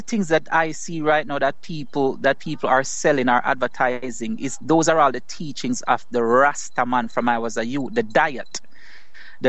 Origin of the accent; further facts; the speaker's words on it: Spanish Town, Saint Catherine, Jamaica; also born or lived in Kingston; I was born in Raytown, Kingston, and grew up in Spanish Town. I went to school at Tivoli Gardens High School in Jamaica.